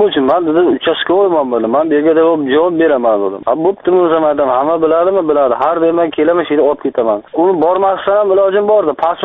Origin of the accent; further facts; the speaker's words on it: Navoiy, Navoiy Region, Uzbekistan; Aytdim, men Navoiydanman, sen qaydasan?